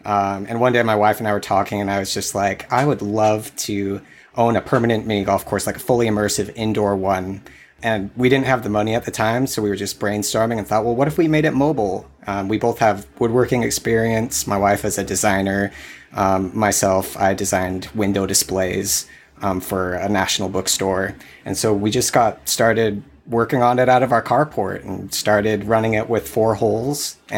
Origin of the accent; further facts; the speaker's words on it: Vista, California, United States; I'm from Vista, California in San Diego County.